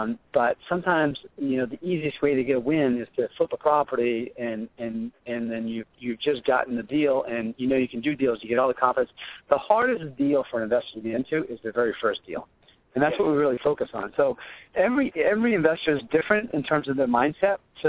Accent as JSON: {"language": "English", "town": "Boston", "region": "Massachusetts", "country": "United States", "said": "We're from Boston. We're all Red Sox fans."}